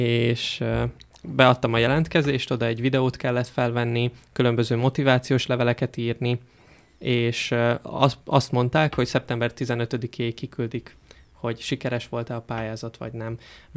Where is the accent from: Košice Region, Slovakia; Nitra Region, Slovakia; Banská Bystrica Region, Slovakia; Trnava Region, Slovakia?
Nitra Region, Slovakia; Štúrovo; a saját szülővárosomat, Párkányt, és akkor Esztergomot próbálnám így minél inkább is minél több oldalról megfogni